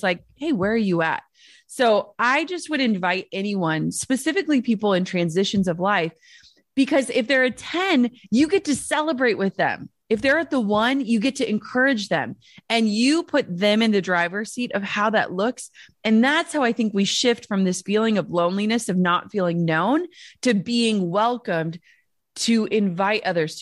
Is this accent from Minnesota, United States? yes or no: yes; Minnesota, United States; I'm from Minnesota. Like I want everyone to like me.